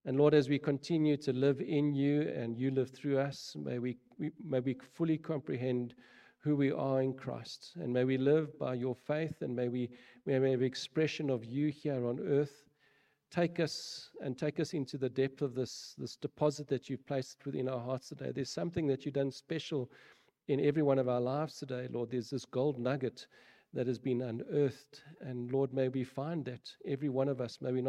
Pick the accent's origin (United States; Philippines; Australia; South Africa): South Africa; born there; I'm born in South Africa, I'm a South African citizen, I have a South African ID card, I have a South African passport